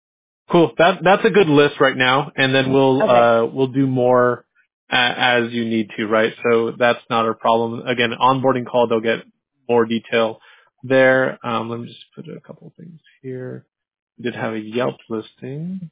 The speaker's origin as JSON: {"language": "English", "region": "California", "country": "United States", "said": "it might help that we're from California and have, you know, American-sounding voices."}